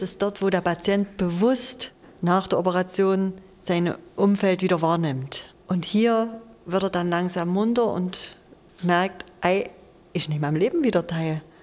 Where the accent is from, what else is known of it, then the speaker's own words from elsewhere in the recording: East Germany, Germany; Das erinnert mich ein bisschen auch an meine Jugend in der DDR.